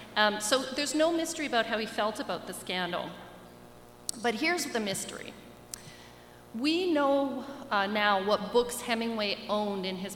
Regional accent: Canada; as someone not from here, I'm from Canada

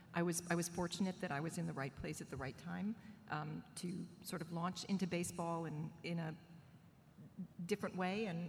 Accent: San Francisco, California, United States; but I grew up in San Francisco, and so Candlestick Park was where I first saw baseball.

